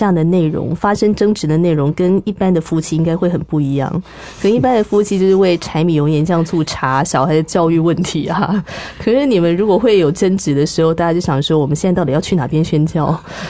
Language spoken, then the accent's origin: Chinese; Taiwan; 我想也是把我们台湾人的爱心哦，就是带去不同的地方，